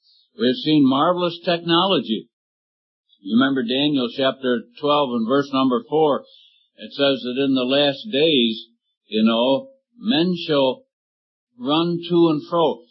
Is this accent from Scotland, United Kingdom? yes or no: yes; Scotland, United Kingdom; born there; being a Scotsman by birth, I was very conscious of wasted money